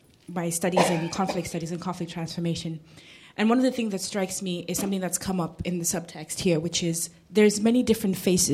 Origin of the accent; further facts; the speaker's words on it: Kenya; I'm from Kenya, and one of the things that has struck me, I'm from Kenya, I wear many hats.